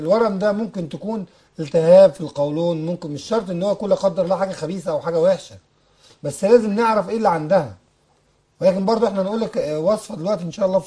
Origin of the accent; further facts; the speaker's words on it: Egypt; مش عندنا في مصر